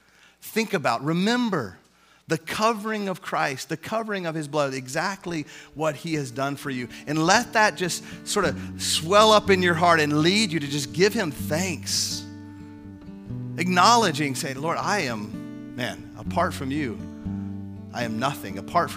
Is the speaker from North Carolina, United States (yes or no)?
no; Houston, Texas, United States; It was gross, and I'm from Houston, so don't get mad at me.